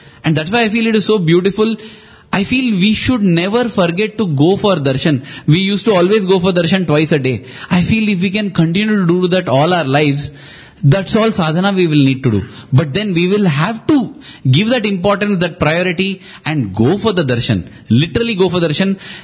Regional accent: Karnataka, India; first language Kannada; English is a second language; And I felt very happy that Swami, because Kannada is my mother tongue, you are telling this.

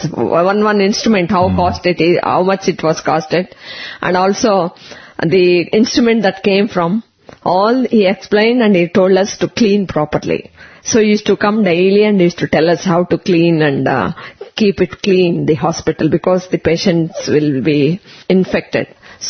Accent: Tirupati, Andhra Pradesh, India; English is a second language; I'm from Tirupati.

